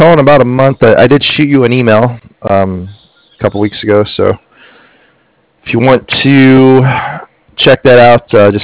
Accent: Texas, United States; moved away as an adult; now in San Diego, United States; I'm originally from Texas.

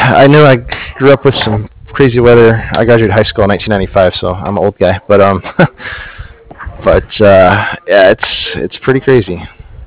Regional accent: Texas, United States; moved away; I'm actually in Southern California, but I grew up in Texas, and there's a loophole in Texas.

